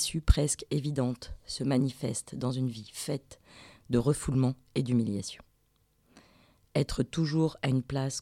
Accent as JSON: {"language": "French", "country": "France", "tie": "born or raised there", "said": "Je suis née en France dans les années 70. Mes parents sont algériens."}